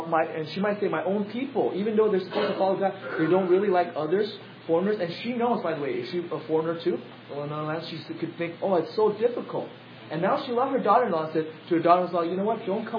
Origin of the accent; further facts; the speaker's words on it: United States; One of the things I know being an American is what we're quite spoiled.